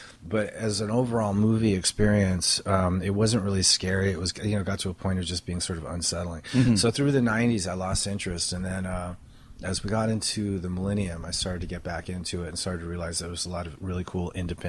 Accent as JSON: {"language": "English", "town": "Stoke-on-Trent", "region": "West Midlands", "country": "United Kingdom", "tie": "born or raised there", "said": "Yeah, I grew up in England in Stoke-on-Trent, which mm-hmm. is in the Midlands."}